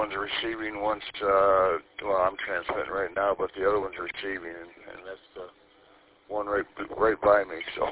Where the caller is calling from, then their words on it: Lapeer, Michigan, United States; I'm up here in Lapeer, about 3 miles north of Lapeer.